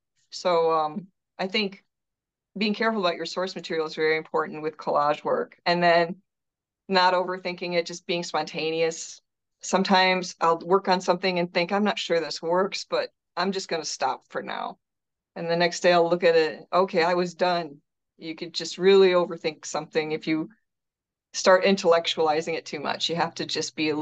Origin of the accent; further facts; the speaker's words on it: Detroit, Michigan, United States; Oh, well, it's just such a rich cultural place to be from.